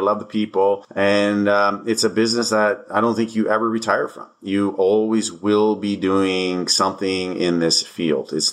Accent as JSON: {"language": "English", "town": "Hamilton", "region": "Ontario", "country": "Canada", "tie": "born or raised there", "said": "I'm the oldest son of four boys from a first generation Italian immigrant family. I grew up in the Hamilton, Stony Creek area."}